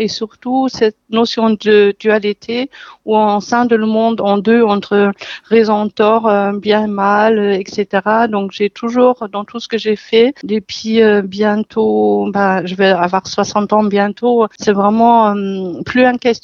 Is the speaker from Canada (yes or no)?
no; Germany; French is a second language; now in France; déjà pour expliquer mon petit accent, je suis d'origine allemande et je vis en France depuis 1984 et j'ai la nationalité depuis.